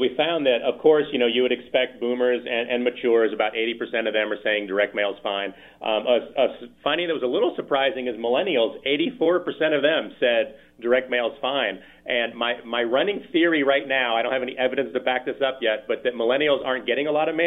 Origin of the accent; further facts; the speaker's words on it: Redondo Beach, California, United States; also born or lived in San Francisco; I am not. I was from Redondo Beach, California, down south, but I lived in San Francisco for about 7 years.